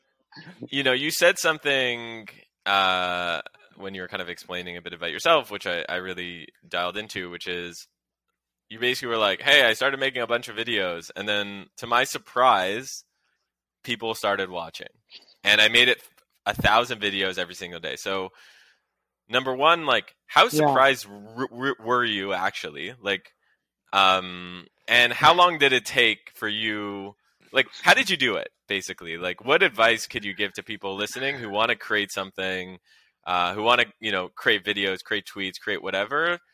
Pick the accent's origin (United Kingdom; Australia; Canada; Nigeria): Canada; now in United States; As a Canadian myself and who moved to the U.S.